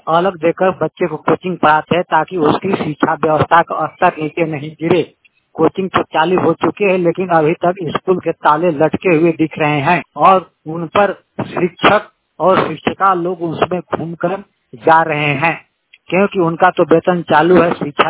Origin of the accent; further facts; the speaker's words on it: Jharkhand, India; मैं झारखंड के पलामू डिस्ट्रिक्ट से हूँ। हमारा गांव तुबरा से हटे मैं पड़वा मोर के पास।